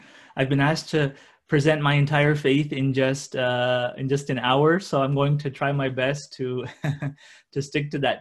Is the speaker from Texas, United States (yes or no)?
yes; Houston, Texas, United States; also born or lived in France; I was born and raised in Houston, Texas. I grew up there